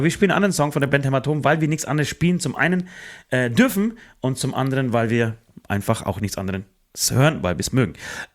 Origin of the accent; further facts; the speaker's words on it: Poland; ich komme aus Polen